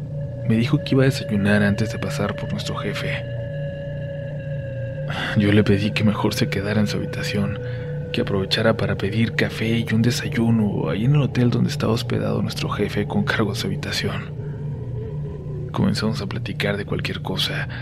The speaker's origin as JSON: {"language": "Spanish", "region": "Jalisco", "country": "Mexico", "said": "tenía unos meses viviendo con mi esposo, viajábamos cada fin de semana al estado de Nayarit por cuestiones de trabajo. Nosotros somos del estado de Jalisco."}